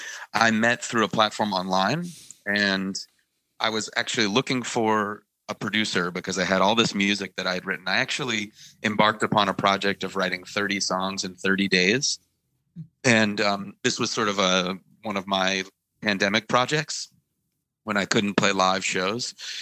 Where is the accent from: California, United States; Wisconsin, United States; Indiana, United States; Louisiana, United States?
Louisiana, United States; New Orleans; that's all these artists that I grew up with, because I grew up in New Orleans. So for me, that's like a love letter to my hometown.